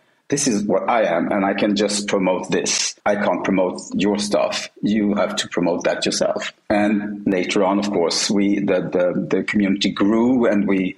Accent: Sweden; You know, growing up in Sweden, and I think the same for the rest of Europe, you didn't have all these channels that we have today. In Sweden, we had two channels

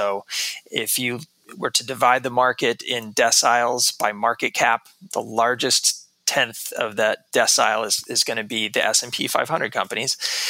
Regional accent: Texas, United States; Well, I grew up in Texas most of my life.

